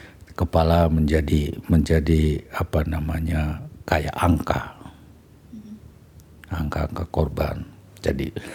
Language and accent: Indonesian; Tegal, Central Java, Indonesia; born there; saya lahir Tegal ya, di Kemantran